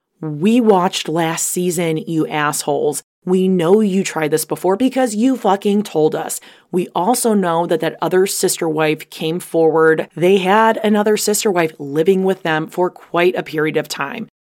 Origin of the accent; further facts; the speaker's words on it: Boston, Massachusetts, United States; accent: Boston; And oh, oops, did my Boston accent come through?